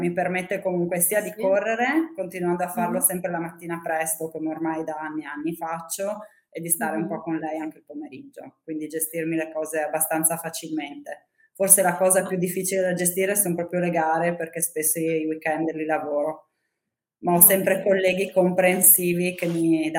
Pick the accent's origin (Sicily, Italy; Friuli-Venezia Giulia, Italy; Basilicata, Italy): Friuli-Venezia Giulia, Italy; Udine; sono di Udine, faccio la farmacista, la runner e la mamma.